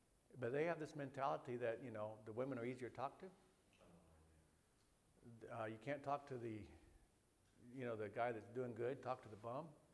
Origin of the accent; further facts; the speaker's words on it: Bria, Central African Republic; our main church there where I was raised in Bria